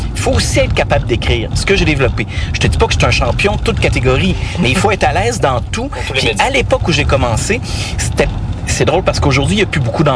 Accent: Trois-Rivières, Quebec, Canada; Moi, je suis originaire de Trois-Rivières.

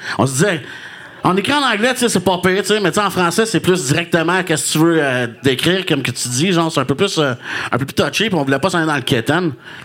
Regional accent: Quebec, Canada; Bon, on est québécois, là, de toute façon, de base.

